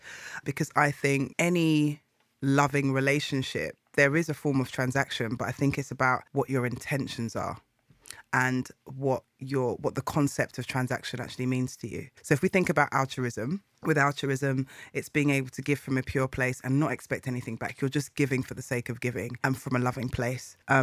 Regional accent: Ghana; as a Ghanaian woman

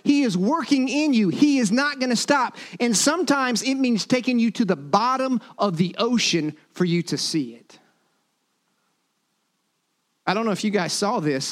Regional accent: Florida, United States; And so I grew up in Florida, but I thought of myself as a pretty good surfer

